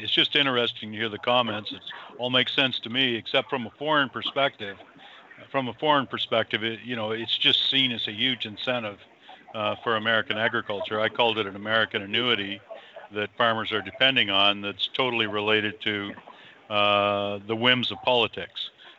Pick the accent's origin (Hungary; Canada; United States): Canada; I'm a Canadian, so I don't get market facilitation payments.